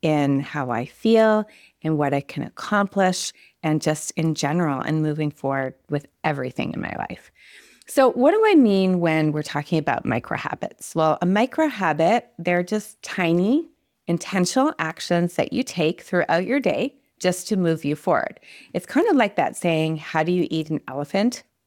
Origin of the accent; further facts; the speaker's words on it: Quebec, Canada; growing up in Quebec, we would often take field trips to where they produced maple syrup.